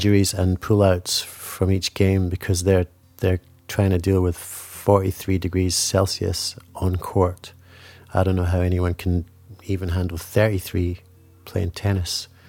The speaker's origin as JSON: {"language": "English", "region": "Scotland", "country": "United Kingdom", "moved": "yes", "lives_now": "Sydney, Australia", "said": "I'm a Scotsman who lives in Sydney"}